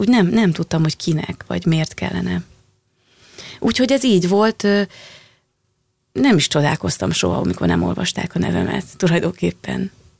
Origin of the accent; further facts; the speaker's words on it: Mátészalka, Szabolcs-Szatmár-Bereg, Hungary; én Máté Szalkán nőttem föl, és amilyen színházalól találkoztam, azok főleg a környék színházai voltak